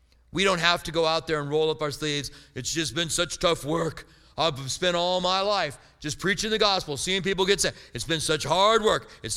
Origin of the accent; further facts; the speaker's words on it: Clinton, Iowa, United States; born there; I was born in Clinton, Iowa.